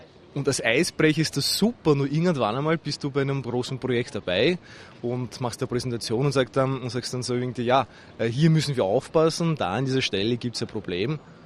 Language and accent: German; Austria; Nein, also ich glaube, als Österreicher hat man schon gewisse Vorteile.